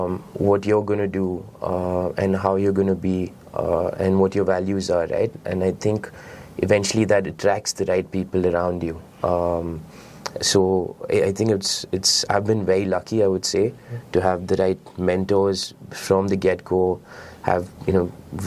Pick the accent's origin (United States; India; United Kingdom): India; Delhi; also born or lived in Singapore; I was born and brought up in Delhi. I was chose to go to Singapore because it was, you know, close by, financial hub, seemed like a good place.